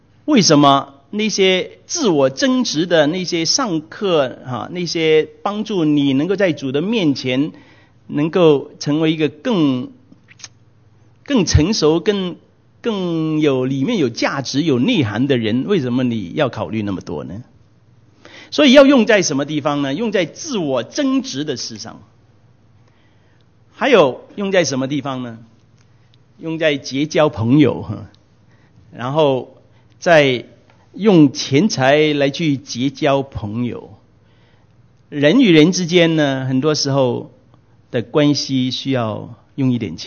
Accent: China; 我们中国人呢就不一样了，特别我们比较长一辈的哈，经过战乱哈

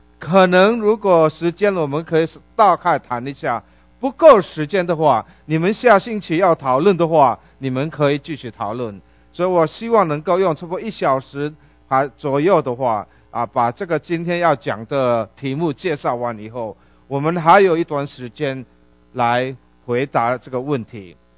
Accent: Philippines; accent: Philippine Chinese Hokkien-accented Mandarin; 我的国语没有，不是北京国语，你听到我的腔调你就知道。最怕的就是这种菲律宾华侨用闽南语讲国语

